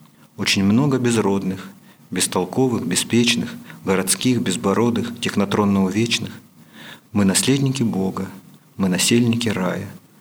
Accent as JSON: {"language": "Russian", "region": "Almaty", "country": "Kazakhstan", "tie": "born or raised there", "said": "Я родился в Алма-Ате и родился именно под горами. Наш дом, где вот я вырос, рос так, до 22 лет, находился в непосредственной близости от прекрасных Тяньшанских гор."}